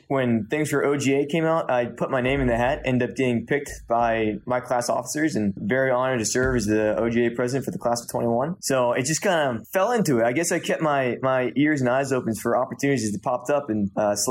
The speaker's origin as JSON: {"language": "English", "town": "San Antonio", "region": "Texas", "country": "United States", "tie": "born there", "also_born_or_lived": "Germany / Virginia", "said": "So I was born in Texas. My dad was in the Air Force for 27 years. So I was born down at San Antonio. Then from there, we moved all around the country, spent a couple years in Germany, came back to Virginia."}